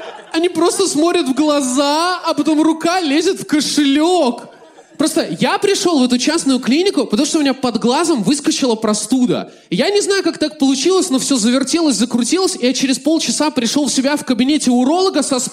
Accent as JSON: {"language": "Russian", "country": "Belarus", "lives_now": "Moscow, Russia", "said": "я белорус, и я живу в Москве"}